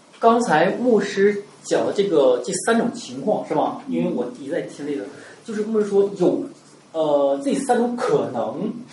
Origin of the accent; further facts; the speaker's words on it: Heilongjiang, China; 因为我是北方人，我是黑龙江人，我家就有土地啊，